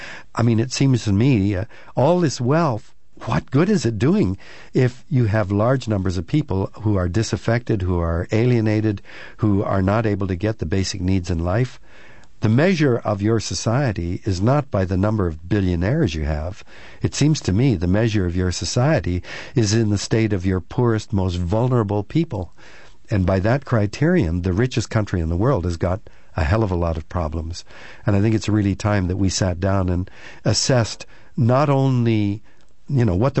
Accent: Canada; also born or lived in United States; I can't tell you how painful that was to me as a Canadian, especially because I lived in the States for 8 years

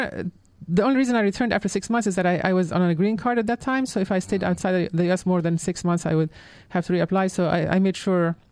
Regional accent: Egypt; growing up in Egypt in an upper middle class community

